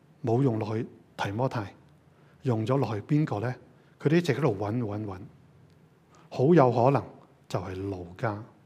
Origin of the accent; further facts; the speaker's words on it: China; 我中国人